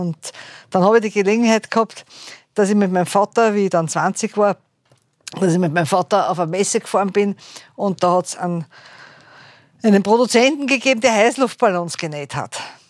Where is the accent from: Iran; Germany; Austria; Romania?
Austria; Vienna; Ich bin in der Gastronomie aufgewachsen, also im Prater eigentlich aufgewachsen.